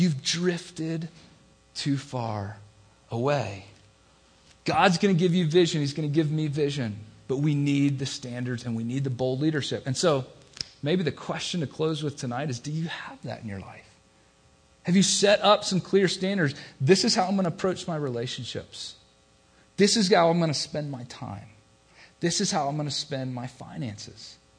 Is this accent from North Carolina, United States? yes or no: yes; North Carolina, United States; I grew up in North Carolina, a couple hours from the beach.